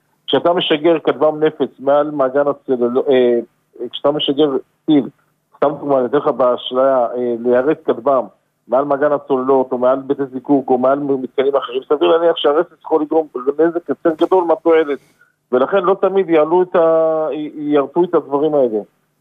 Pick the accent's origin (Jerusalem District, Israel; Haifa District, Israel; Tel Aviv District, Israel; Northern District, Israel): Haifa District, Israel; תאמין לי באחריות עליך, כחיפאי לשעבר, כאחד שגדל בקריות.